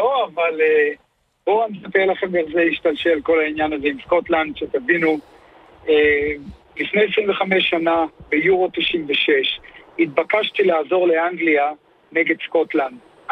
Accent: Hungary; now in Israel; חבר'ה, אני הונגרי, ואני עזרתי גם להונגרים אתמול.

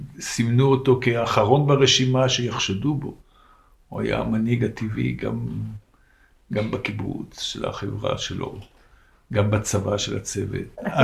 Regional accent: France; now in Israel; חזרתי לצרפת שנה להדריך בתנועה, 3 ימים לפני מלחמת יום כיפור עליתי לארץ

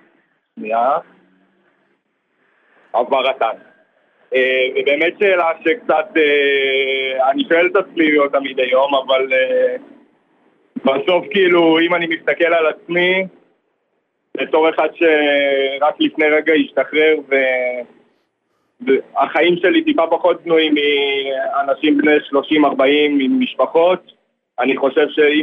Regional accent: Givat Shmuel, Central District, Israel; אני מגבעת שמואל.

